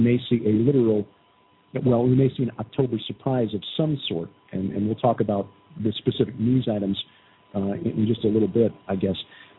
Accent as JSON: {"language": "English", "town": "Chicago", "region": "Illinois", "country": "United States", "tie": "born or raised there", "said": "See, when I grew up in Chicago, I thought the world kind of ended at the Cook County line."}